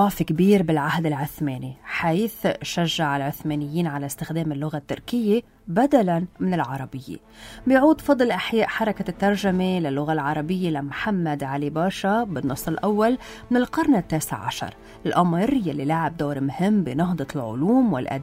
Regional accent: Lebanon

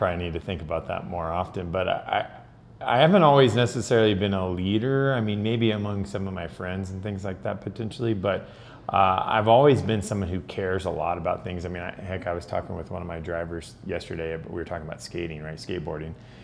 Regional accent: Corpus Christi, Texas, United States; also born or lived in College Station; Yeah, so I grew up in Corpus Christi. I went to college at Texas A&M, so I was living in College Station when I think I came to visit here.

